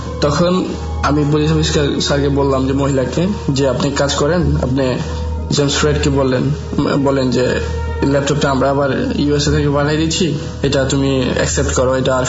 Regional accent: Brahmanbaria, Chittagong Division, Bangladesh; now in United States; আমি এখানে একটা স্টেট ইউনিভার্সিটিতে পড়াশোনা করতেছি আমার গ্রামের বাড়ি ব্রাহ্মণবাড়িয়াতে।

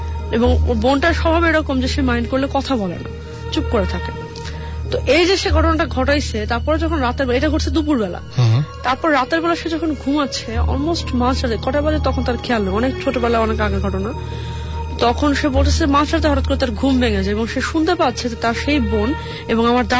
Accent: Rooppur, Rajshahi Division, Bangladesh; আর আমি এবার আমার গ্রামের ঘটনা দিয়ে শুরু করছি। আমার গ্রাম হচ্ছে রূপপুরে, এটা হচ্ছে পাবনা জেলার ঈশ্বরদি থানার মধ্যে পড়ছে, এটা পদ্মা নদীর একদম পাশে

